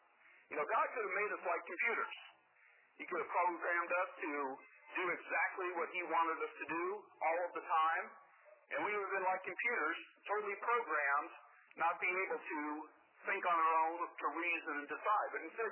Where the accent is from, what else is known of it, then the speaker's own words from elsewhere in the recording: Tacoma, Washington, United States; I grew up in the Northwest, and Spokane, I grew up in Tacoma, but Spokane was always like a second home.